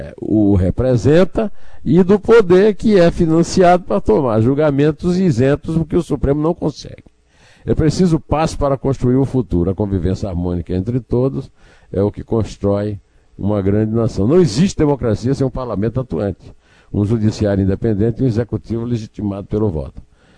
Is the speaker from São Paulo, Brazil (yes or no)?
no; Uiraúna, Paraíba, Brazil; lá da minha cidade, de Uiraúna